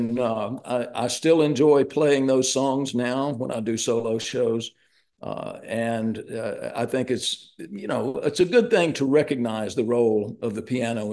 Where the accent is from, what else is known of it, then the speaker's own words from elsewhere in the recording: Tuscaloosa, Alabama, United States; I grew up in Tuscaloosa, Alabama, Roll Tide, sorry.